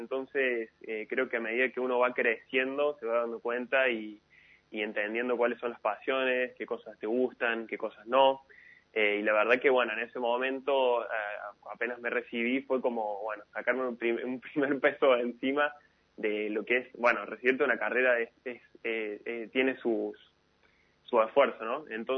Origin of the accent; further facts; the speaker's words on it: Jesús María, Córdoba, Argentina; now in Buenos Aires, Argentina; yo soy de Jesús María. La verdad, bueno, ahora estoy laburando como fotógrafo en Buenos Aires